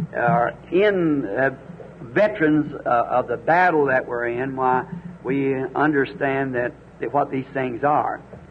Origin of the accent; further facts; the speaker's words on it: Ireland; Of course, being Irish, my people are Catholic.